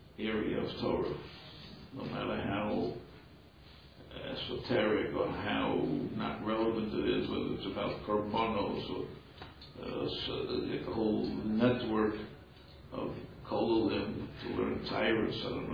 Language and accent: English; New York, United States; because I'm a New Yorker, we're very provincial. Nothing else exists except in New York.